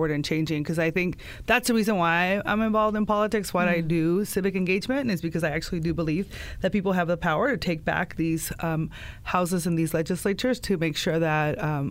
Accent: Tijuana, Baja California, Mexico; So I grew up in Tijuana. I'm a binational border kid, right? I was one of the fortunate ones that actually could go back and forth as I was growing up.

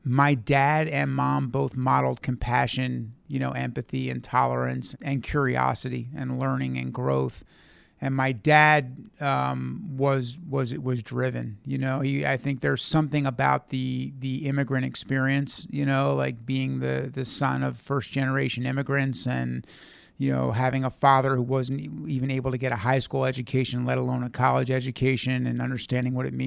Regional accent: Baltimore, Maryland, United States; moved away as an adult; They were both from Philadelphia originally. I was raised in Baltimore, stayed there until I went to university, in New Jersey to Princeton

